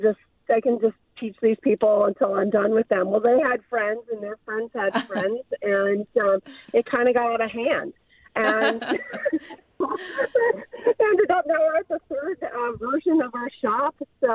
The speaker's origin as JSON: {"language": "English", "region": "Indiana", "country": "United States", "tie": "born or raised there", "said": "In high school, I begged my dad for us to take scuba diving lessons. I grew up in Indiana."}